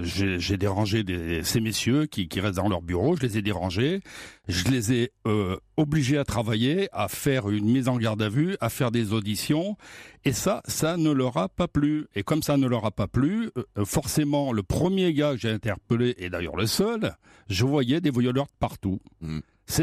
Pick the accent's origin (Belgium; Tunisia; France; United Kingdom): France; Grenoble, Auvergne-Rhône-Alpes; je voulais pas quitter Grenoble, je voulais rester sur Grenoble, je voulais pas, voilà, je suis quelqu'un de Grenoble et je voulais pas quitter le Grenoble.